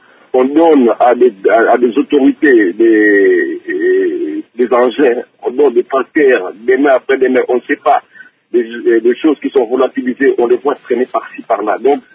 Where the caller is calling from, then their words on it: Matadi, Kongo Central, DR Congo; Ah, une petite confusion, je suis de Matadi.